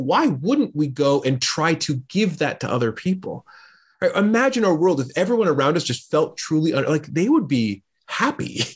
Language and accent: English; United States; I'm an American person. There's definite privilege by being an American.